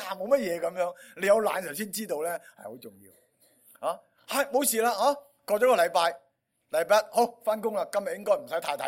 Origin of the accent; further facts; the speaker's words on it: Guangdong, China; 即系我哋广东人就话我真条筋系嘛？